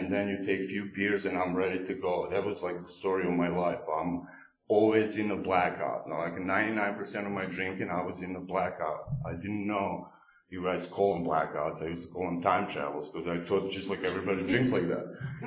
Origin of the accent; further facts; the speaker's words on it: Croatia; But I'm from Croatia. You know, I give myself opportunity to give a history lesson every time I speak. But Croatia is far away from Ru